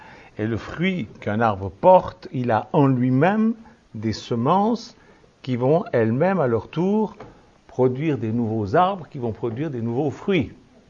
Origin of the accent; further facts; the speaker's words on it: Switzerland; Mais nous, chez nous, en Suisse, on a un autre mot